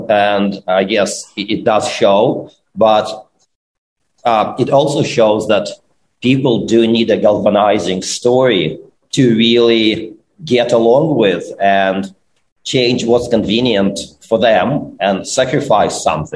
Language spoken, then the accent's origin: English; Ukraine; I'm from Ukraine, which is on the news.